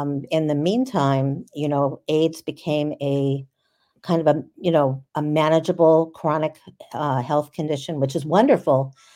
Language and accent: English; New York, United States; So I grew up in New York, and I was kind of I came from a background of a lot of childhood trauma